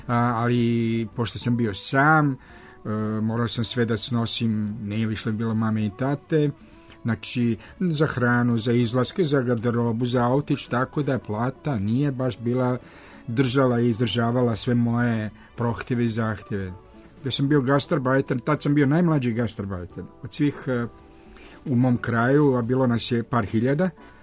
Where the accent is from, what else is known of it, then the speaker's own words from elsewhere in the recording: Slavonia, Croatia; jer ja dolazim iz Slavonije gdje je bila rijeka Sava, najveća rijeka, tu nije bila ni toliko široka kao što je u Beogradu